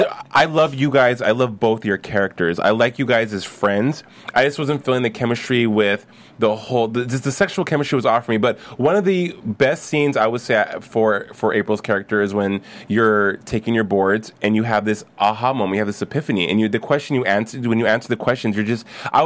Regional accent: Albuquerque, New Mexico, United States; I'm from Albuquerque, New Mexico. I have been on many a farm and no one looked like that.

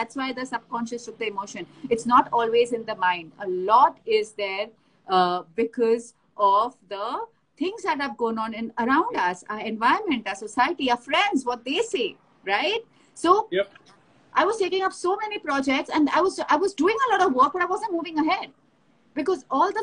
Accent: India; the whole world thought I should compromise because of my age and because I'm from the Indian society

